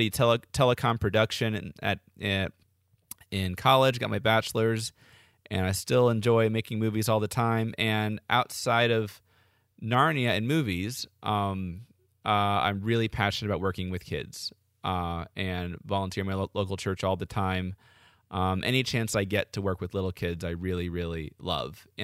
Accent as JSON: {"language": "English", "region": "Florida", "country": "United States", "tie": "born or raised there", "said": "I grew up in Florida. I have a big family"}